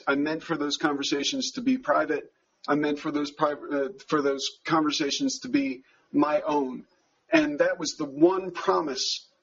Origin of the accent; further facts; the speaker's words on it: United States; you and I, grew up in a particular time in America.